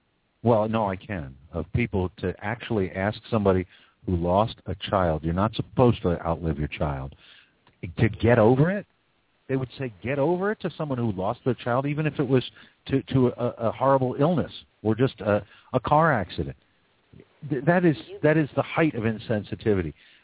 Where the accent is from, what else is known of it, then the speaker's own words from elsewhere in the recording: Philadelphia, Pennsylvania, United States; first language Ebonics; Like I said, I grew up in Philly, and I happen to be a native Ebonic speaker, among other, you know, English, because that's what we spoke.